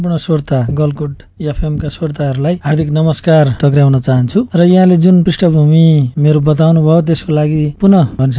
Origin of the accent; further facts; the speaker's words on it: Aandhikhola, Gandaki Province, Nepal; मेरो मौलिक गाउँ जहाँ म जन्मे हुर्केको स्याङ्जा जिल्लाको आँधीखोला गाउँपालिका, हालको पहिलेको चिलाउनेवास गाउँपालिका, गाउँ विकास समिति